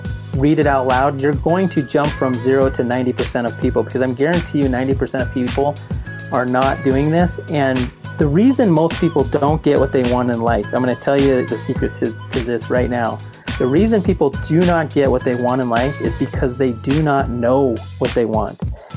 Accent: Montana, United States; moved away; You know, I didn't realize it until I got to Arizona. I'm from Montana originally.

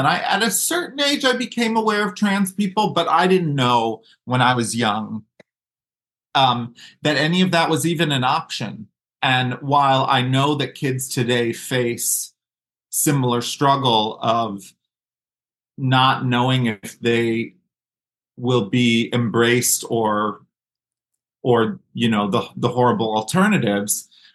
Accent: New York City, New York, United States; I was brought up in New York City in what you would, you know, by all means consider a pretty liberal kind of setting and school.

